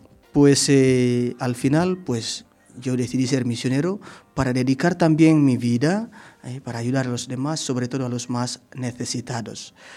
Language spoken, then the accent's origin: Spanish; Indonesia; Spanish is a second language; moved away as an adult; now in Spain; yo vengo de Indonesia, donde yo conozco a Jesús, yo conozco los valores evangélicos, mis padres, mis abuelos, gracias a los misioneros